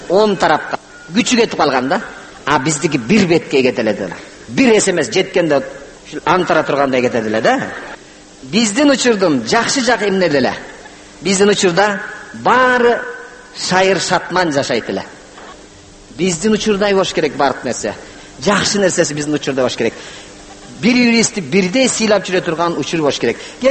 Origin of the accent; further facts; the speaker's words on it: Jalal-Abad Region, Kyrgyzstan; Ошондон кийин келип туруп, Жумгалдан болом.